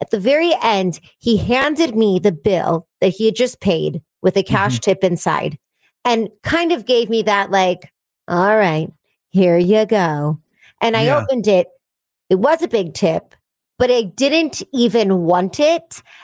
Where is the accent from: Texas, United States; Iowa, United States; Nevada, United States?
Nevada, United States; Las Vegas; Growing up in Vegas, those women were my role models.